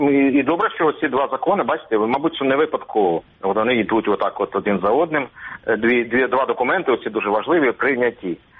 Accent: Crimea, Ukraine; moved away as an adult; Там значна частина мого життя, 30 років, пов'язана з Кримом. І в 14-му, в тому самому, я вимушений був його залишити. І отож, як колишній кримчанин

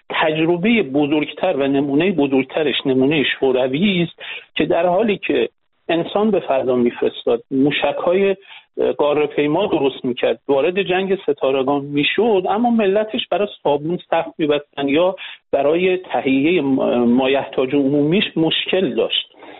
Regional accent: Iran; من بنده به عنوان یک ایرانی

